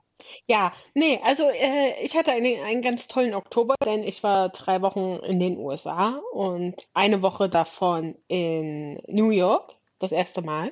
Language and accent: German; Berlin, Germany; Also auch als Berlinerin kein Vergleich.